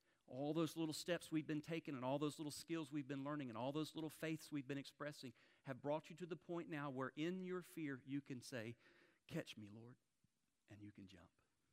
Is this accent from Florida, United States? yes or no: yes; Florida, United States; There were any alligators in that water? We're from Florida. You always have to ask.